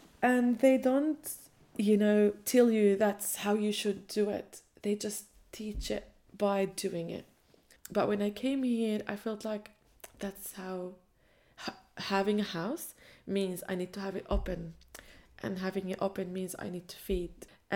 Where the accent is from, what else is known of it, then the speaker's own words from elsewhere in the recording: Jerusalem, Palestine; I'm a Palestinian woman, born and raised in Jerusalem, the oldest of five children that lived and was born in the Intifada.